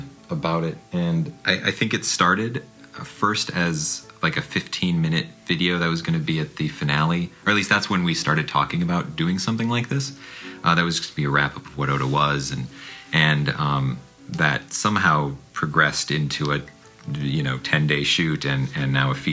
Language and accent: English; Milbank, South Dakota, United States; you know, for me growing up in Milbank.